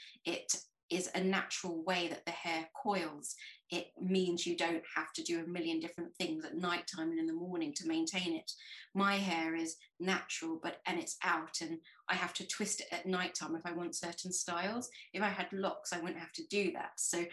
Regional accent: South East England, United Kingdom; I grew up in Kent.

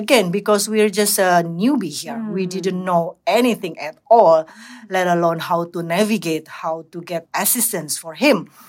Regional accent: Indonesia; moved away as an adult; now in Australia; I was born and raised in Indonesia. And then I was moving to Australia around 15 years ago with my husband and my child.

